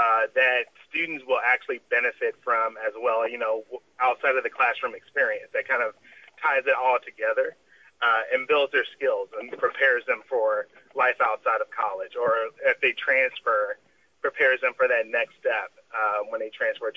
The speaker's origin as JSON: {"language": "English", "town": "Detroit", "region": "Michigan", "country": "United States", "tie": "born or raised there", "said": "Sure. So I grew up in Detroit, Michigan, went to college in West Virginia at Marshall University."}